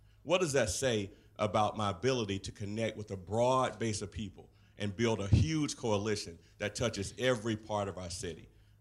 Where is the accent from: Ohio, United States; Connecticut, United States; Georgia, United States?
Georgia, United States; Atlanta; I'm also from Southwest Atlanta. So I have a base where I grew up, in the heart of 10 and 11.